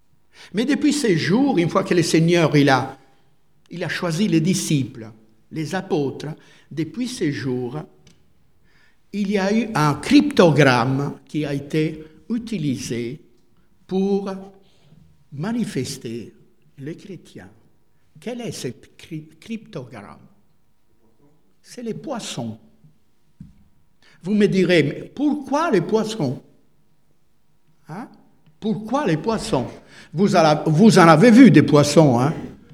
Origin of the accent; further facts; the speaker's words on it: Italy; Dans le 18e siècle en Italie, je suis italien donc je parle de l'histoire que je connais, hein.